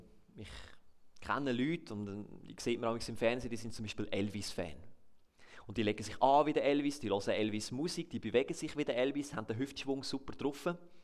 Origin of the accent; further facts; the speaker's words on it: Switzerland; Und dementsprechend habe ich halt auch Berge erwartet als Schweizer.